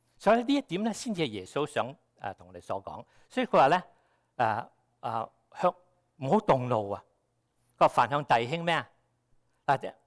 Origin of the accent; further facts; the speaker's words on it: China; 我哋中國人好多時咧，就算唔係男都好咧